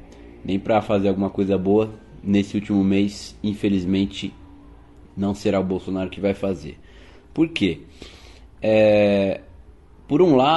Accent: São Paulo, Brazil; Eu sou de São Paulo, né?

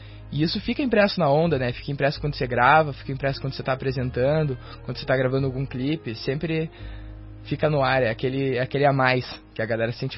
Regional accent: São José dos Pinhais, Paraná, Brazil; born there; now in Curitiba, Brazil; Nasci lá, agora tô morando em Curitiba, mas...

